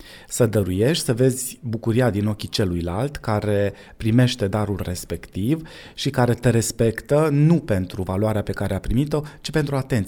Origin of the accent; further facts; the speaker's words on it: Voșlobeni, Harghita County, Romania; eu am crescut în Voșlobeni și am mai aflat că Voșlobeniul este alcătuit dintr-o populație care a admigrat din Moldova.